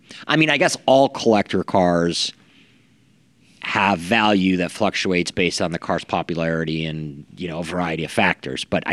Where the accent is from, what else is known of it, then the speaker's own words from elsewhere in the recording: Midwest, United States; Which I don't know about you, but me growing up in the Midwest, I rode one of those things.